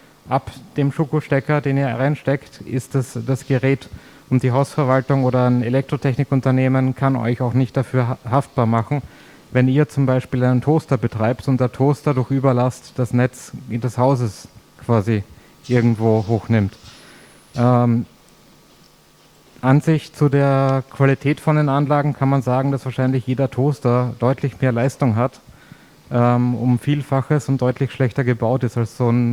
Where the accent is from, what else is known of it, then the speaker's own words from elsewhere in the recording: Austria; Ich komme aus Österreich, da haben wir schon relativ lange die 800 Watt.